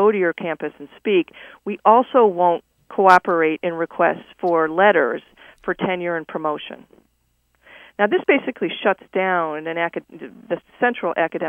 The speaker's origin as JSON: {"language": "English", "town": "Chicago", "region": "Illinois", "country": "United States", "tie": "born or raised there", "said": "I grew up in Chicago. I thought this would be great to go back."}